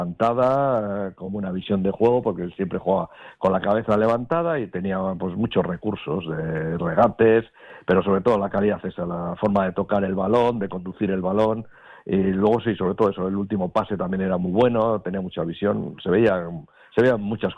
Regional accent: Basauri, Basque Country, Spain; Yo soy de Basauri, vamos.

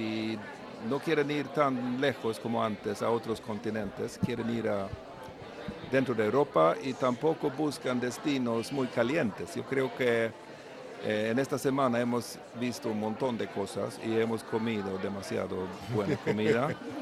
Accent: Sweden; Spanish is a second language; Yo soy de Suecia, mis clientes son noruegos o suecos.

